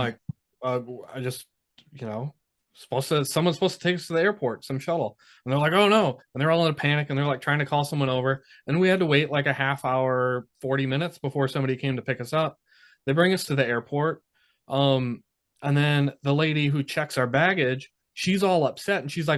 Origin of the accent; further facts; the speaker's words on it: United States; I don't know about you guys, but I am an American through and through.